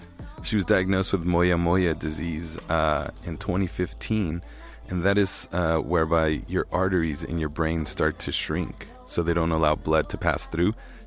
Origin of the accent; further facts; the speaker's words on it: Mexico City, Mexico; I'm bilingual, completely born and raised in Mexico City.